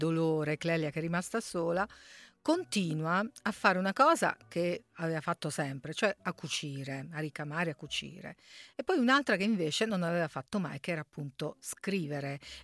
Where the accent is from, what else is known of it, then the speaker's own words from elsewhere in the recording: Rome, Lazio, Italy; Allora io mi scuso intanto perché da romana l'accento delle campagne del Mantovano ovviamente non so proprio come farlo